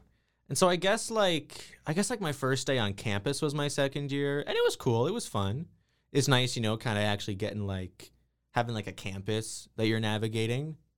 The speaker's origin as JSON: {"language": "English", "town": "Sarnia", "region": "Ontario", "country": "Canada", "said": "I'm not like from Waterloo. I'm from Sarnia."}